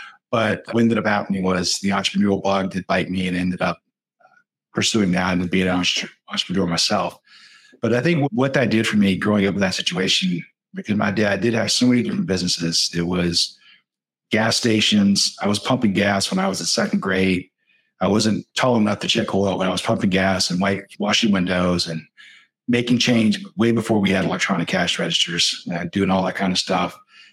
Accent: Orangeburg, South Carolina, United States; So I was born and raised in Orangeburg, and which is a small town between Columbia and Charleston.

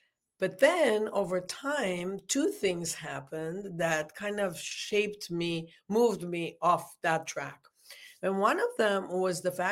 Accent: Romania; now in United States; there were times, like periods of time, when I refused to remember that I was born in Romania. I wanted to be American.

